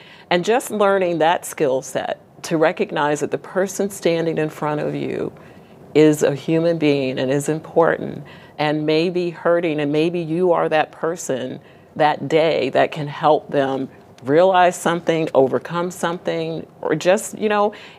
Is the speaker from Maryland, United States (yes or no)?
no; Brooklyn, New York, United States; I grew up in New York, but we grew up in different parts of New York. He's in Long Island. I was Brooklyn.